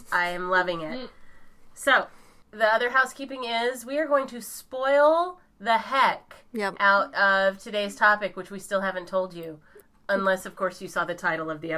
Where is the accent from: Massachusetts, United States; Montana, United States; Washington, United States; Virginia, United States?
Washington, United States; Seattle; And I'm from Seattle and you're not.